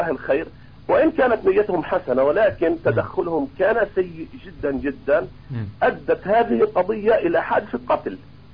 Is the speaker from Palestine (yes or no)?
yes; Gaza Strip, Palestine; أصبح يفوق عدد المجتمع عندنا في غزة صراحة